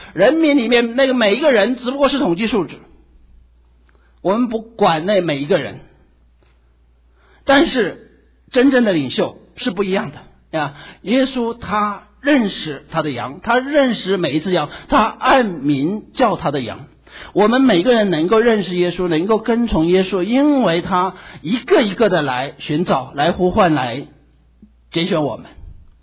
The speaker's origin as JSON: {"language": "Chinese", "country": "China", "said": "我是中国人，所以我最熟悉的是中国历史。"}